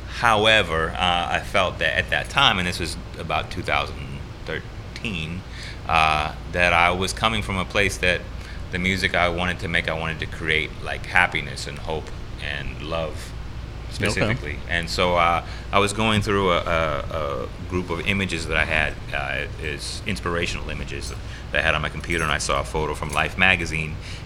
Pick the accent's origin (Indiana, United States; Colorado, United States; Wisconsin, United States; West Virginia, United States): Indiana, United States; I grew up in Indiana. I love this area.